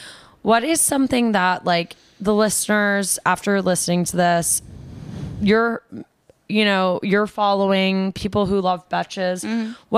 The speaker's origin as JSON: {"language": "English", "region": "New York", "country": "United States", "said": "See, I'm a New Yorker and a Sag, so I love that."}